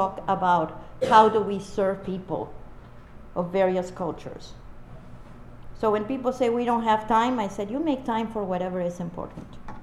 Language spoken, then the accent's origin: English; Peru; English is a second language; also born or lived in Brazil / France / Morocco; now in Beloit, United States; I was raised in Peru, born in Brazil, raised in Peru, went to France, went to Morocco. And then when I got married, I came to the United States to Beloit, Wisconsin.